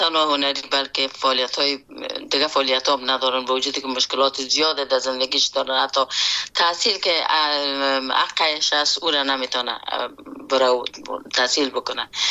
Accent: Afghanistan; born or raised there

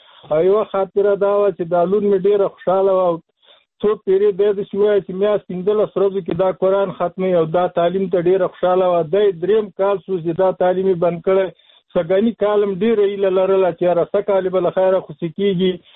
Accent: Afghanistan; موږ خو افغانان یو، موږ خو د دې وطن خلک یو.

